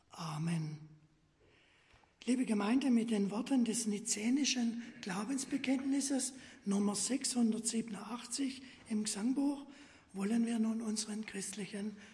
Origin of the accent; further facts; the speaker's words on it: Oberiflingen, Baden-Württemberg, Germany; Ich stamme aus Oberriflinge.